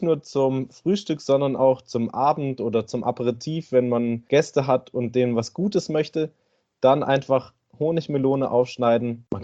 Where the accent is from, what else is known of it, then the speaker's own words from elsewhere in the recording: Hamburg, Germany; born there; also born or lived in Lübeck / Frankfurt / Tübingen; Geboren wurde ich in Hamburg, der Millionenstadt an der Elbe. Und gelebt habe ich nicht nur in Hamburg, sondern auch zwischen Hamburg und Lübeck, in Frankfurt, in Tübingen.